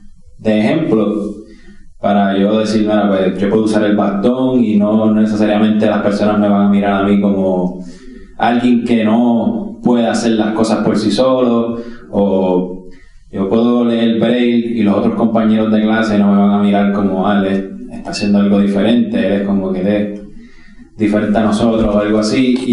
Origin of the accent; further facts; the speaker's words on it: Puerto Rico; Pues yo cuando crecí en Puerto Rico